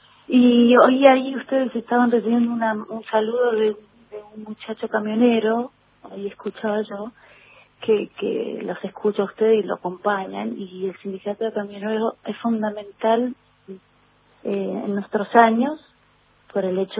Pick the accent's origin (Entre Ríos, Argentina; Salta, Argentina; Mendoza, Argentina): Mendoza, Argentina; yo soy mendocina